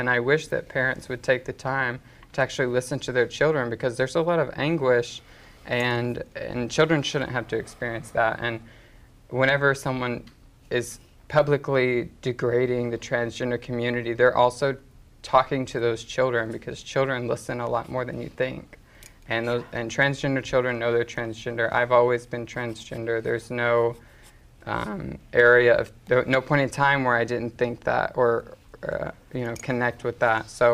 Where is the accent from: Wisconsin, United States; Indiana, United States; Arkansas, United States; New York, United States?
Arkansas, United States; Actually, I'm from Arkansas, so Southern Baptist. I grew up in a very conservative household, very religious.